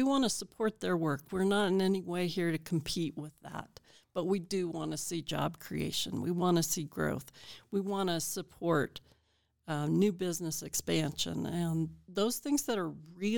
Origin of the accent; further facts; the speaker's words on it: Colorado, United States; I grew up here in the Valley when I was early elementary school. My dad had a sheep ranch here in the Valley, and we ran several thousand head of sheep up by La Garita.